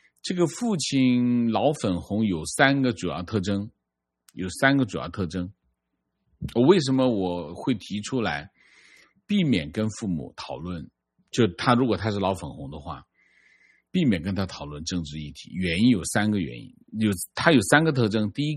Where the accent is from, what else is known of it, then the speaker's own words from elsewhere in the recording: Malaysia; 是的，我是大马人